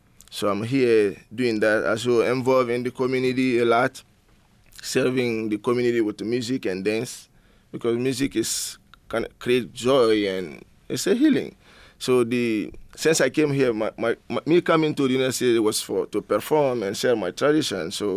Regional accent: Guinea; now in United States; I grew up in Guinea, West Africa.

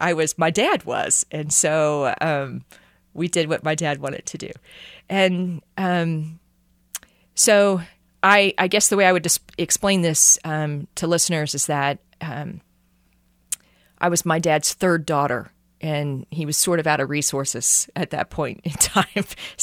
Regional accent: Frankenstein, Missouri, United States; it's a little town called Frankenstein, Missouri. I'm actually very proud of it.

